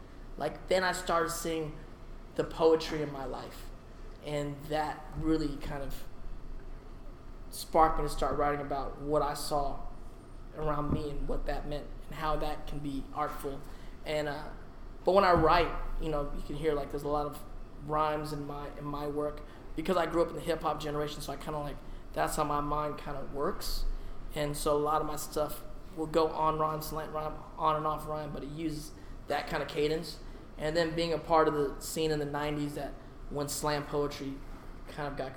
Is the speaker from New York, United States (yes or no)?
no; Paramount, California, United States; which is like not far from where I grew up in Paramount.